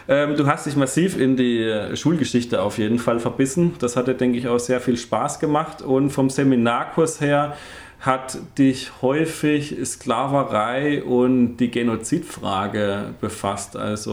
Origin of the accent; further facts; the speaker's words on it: Schefflenz, Baden-Württemberg, Germany; Aufgewachsen in Mosbach bin ich geboren, ja.